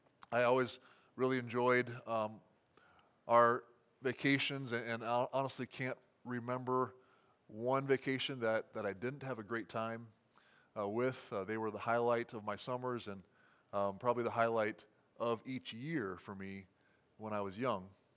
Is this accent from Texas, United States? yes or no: no; Iowa, United States; I grew up in Northwest Iowa